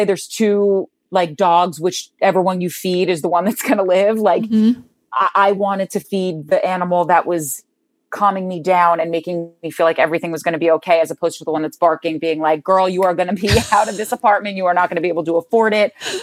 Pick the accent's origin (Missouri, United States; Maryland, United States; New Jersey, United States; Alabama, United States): New Jersey, United States; I always tell people that I'm from New Jersey and I love New Jersey. I'm a proud Jersey girl